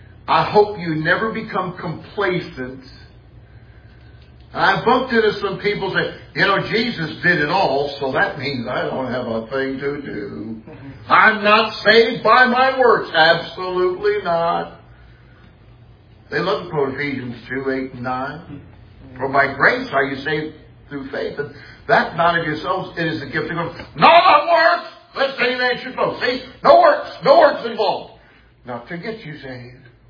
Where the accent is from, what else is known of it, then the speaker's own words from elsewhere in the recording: Oakland, California, United States; born there; now in Arkansas, United States; Now, I've traveled a bit in this country. I was born in Oakland, California, and I've spent time in quite a few states. I've seen both coasts. And I've spent, well, more than half my preaching life in Arkansas.